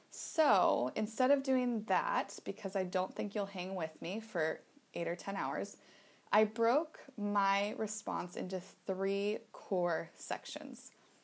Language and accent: English; Boise, Idaho, United States; now in Thailand; We're leaving Thailand in a couple months and heading back to my hometown of Idaho, Boise, Idaho, for about 4 months